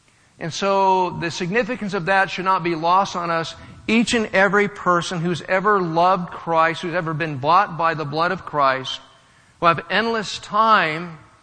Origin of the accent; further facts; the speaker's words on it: Fremont, California, United States; And I am really happy to be back in NorCal. I'm from NorCal. I grew up in Fremont. I raised my family mostly in Fremont.